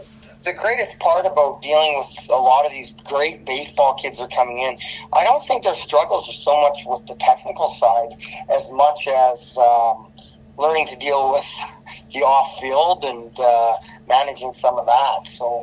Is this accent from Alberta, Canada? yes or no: yes; Alberta, Canada; we just take a lot of pride in the fact that we're from Alberta.